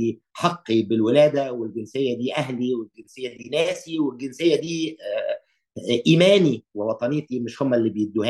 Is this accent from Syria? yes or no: no; Egypt; كل حتة في الدنيا بتتعامل معايا باعتباري مصري فلسطيني، كان جوه مصر ولا خارج مصر